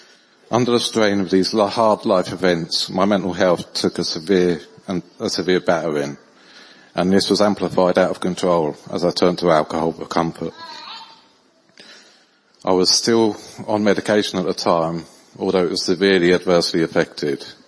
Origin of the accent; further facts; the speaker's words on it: Houghton Regis, East of England, United Kingdom; I spent most of my life living in and around Luton. I grew up in Helton Regis with my family.